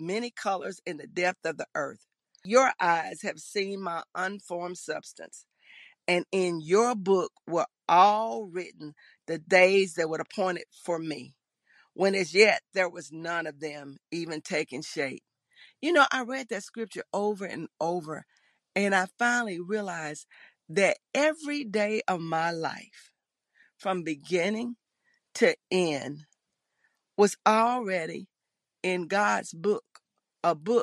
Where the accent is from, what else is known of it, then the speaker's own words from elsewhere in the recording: Decatur, Alabama, United States; I was born and raised in Decatur, Alabama, a small town with a population of about 52,000 people.